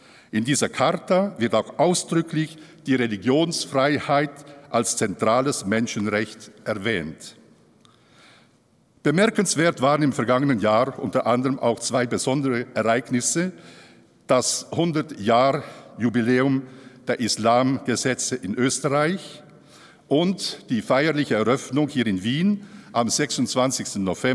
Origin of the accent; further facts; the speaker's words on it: Switzerland; Vielleicht darf ich als Eidgenosse mir erlauben zu sagen